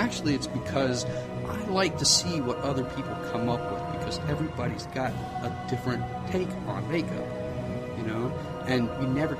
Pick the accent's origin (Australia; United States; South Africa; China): United States; the South; now in Columbus, United States; well, you know, I'm from the South myself, and I grew up down there in the swamp, and we moved up here, and now here I am in Columbus, Ohio